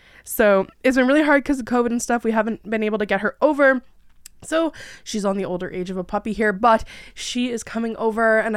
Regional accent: Ontario, Canada; I am Canadian, about an hour away from Toronto.

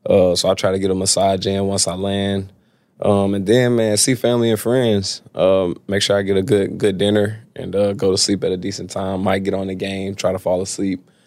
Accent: Memphis, Tennessee, United States; Outside of going home, I'm from Memphis.

